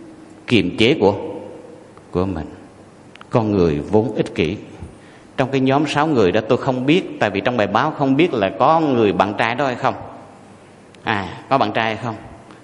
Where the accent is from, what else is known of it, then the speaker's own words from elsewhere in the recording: Quảng Trị, Vietnam; tôi về thăm quê, quê tôi ở Quảng Trị.